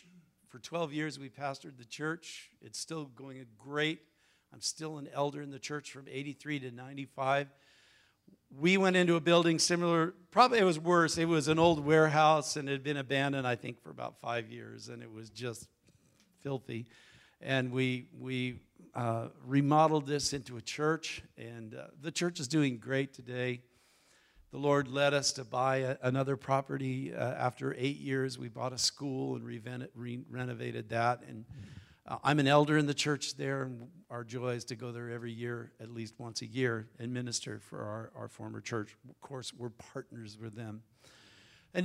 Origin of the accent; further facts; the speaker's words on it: Oregon, United States; I grew up in the Pacific Northwest in Oregon, where you folks are going.